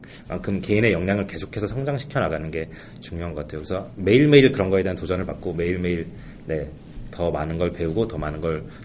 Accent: South Korea; moved away as an adult; 저도 한국에서 태어나서 그냥 한국에서 30년을 자랐지만

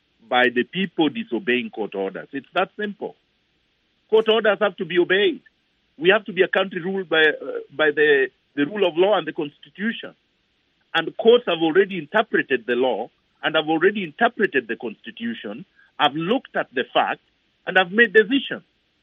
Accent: Kenya; The court has said I'm a Kenyan.

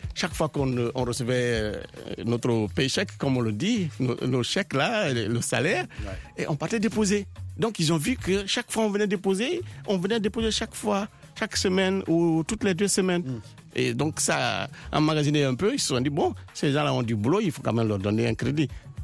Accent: Conakry, Guinea; je viens des côtes, je suis de la Guinée, et à Conakry, on a souvent des vents violents, on a souvent des pluies torrentielles.

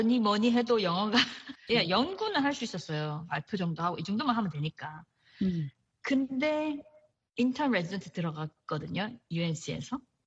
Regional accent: Daegu, South Korea; 왜냐하면 전 대구 사람이거든요.

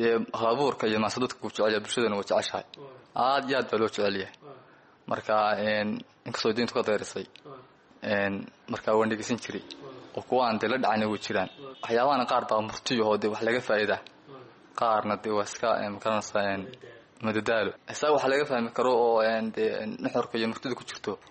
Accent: Caruur, Sool, Somalia; born there; waxaan ku dhashay deegaanka Caruur ee gobolka Sool.

